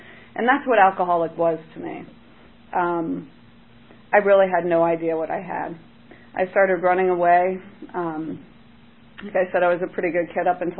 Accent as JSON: {"language": "English", "town": "Oakton", "region": "Virginia", "country": "United States", "tie": "born or raised there", "said": "And I grew up in Oakton, Virginia, and I would hitchhike down 123."}